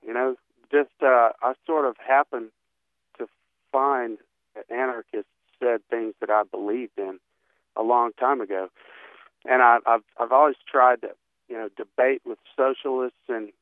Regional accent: the South, United States; So mainly just growing up in the South, having racists in my family

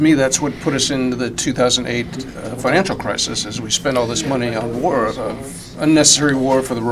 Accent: Oregon, United States; I'm from Oregon where we have mm-hmm. Ron Wyden

